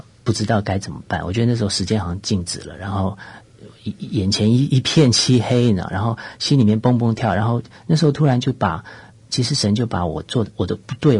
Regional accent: Taiwan; 就是在我们当中有一个从台湾来的一个年轻人，他就说你在人看来都很不错，都很好，可是你其实正在过一个很不圣洁的生活

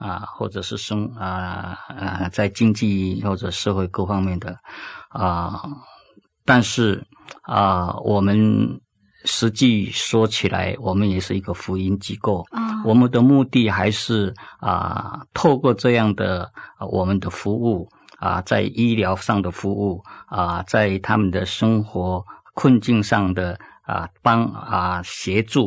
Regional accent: Taiwan; 所以我觉得说作为一个台湾人应该多多来照顾

